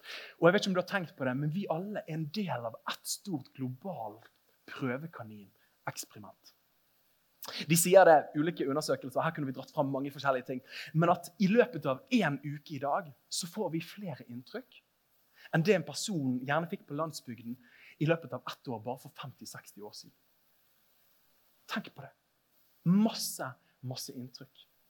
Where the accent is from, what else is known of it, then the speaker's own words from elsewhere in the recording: Bergen, Vestland, Norway; Jeg kommer jo fra Åsane bydel i Bergen, og vi er kjent for IKEA og motorvei.